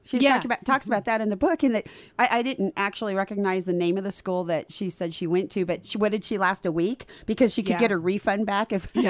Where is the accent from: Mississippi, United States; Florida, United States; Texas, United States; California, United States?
California, United States; I mean, I'm from Southern California, so I feel like I don't know, like could totally connect to this.